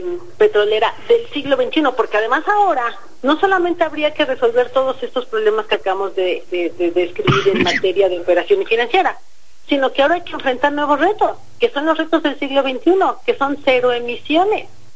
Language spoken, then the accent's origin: Spanish; Mexico; el gobierno iba a tener ese ingreso que necesitamos como mexicanos